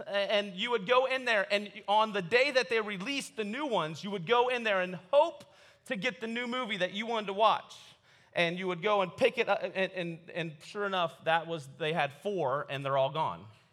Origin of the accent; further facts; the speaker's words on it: New Philadelphia, Ohio, United States; I'm from New Philadelphia, Ohio.